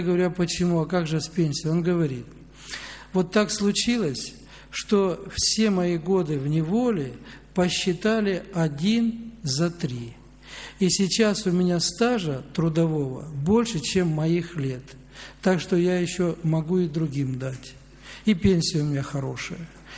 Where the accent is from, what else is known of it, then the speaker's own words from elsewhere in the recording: Belarus; Ну и он услышал, что я с Белоруссии